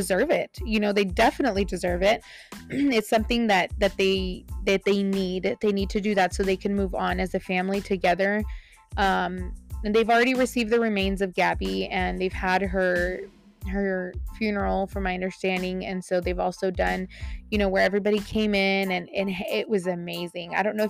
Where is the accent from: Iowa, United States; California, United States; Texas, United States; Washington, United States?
Texas, United States; Amarillo; I'm originally from Amarillo, so this one kind of hit a little bit close to home. Canadian wasn't too far from Amarillo.